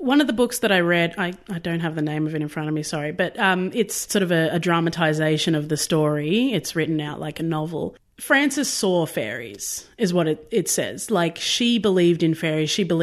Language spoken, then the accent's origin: English; Bairnsdale, Victoria, Australia; I grew up in Bairnsdale out in Gippsland and we used to go to Buchan a lot, which is famous for some natural underground caves.